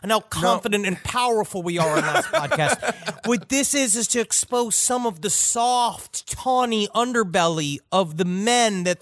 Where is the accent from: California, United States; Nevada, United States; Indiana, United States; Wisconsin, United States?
Nevada, United States; Las Vegas; I am from Las Vegas.